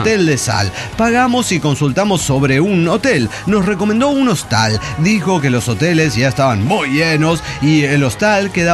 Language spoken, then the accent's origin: Spanish; Guanajuato, Mexico; yo soy de Guanajuato